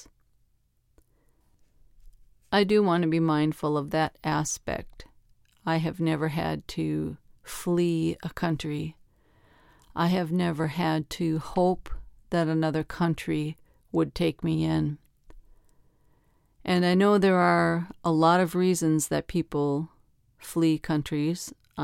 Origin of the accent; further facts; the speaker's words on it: United States; Nationalism is not very exciting for me, although I'm sure I'm very American in that attitude.